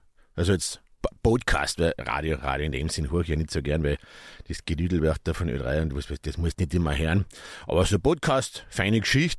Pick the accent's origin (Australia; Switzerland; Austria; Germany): Austria; Carinthia; born there; als gebürtiger Kärntner ist man das nicht gewohnt, dass man einen See sieht